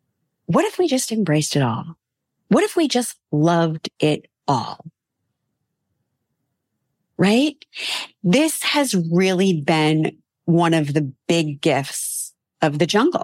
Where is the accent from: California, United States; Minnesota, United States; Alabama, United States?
California, United States; And I came from Southern California, right? Where there was no rain.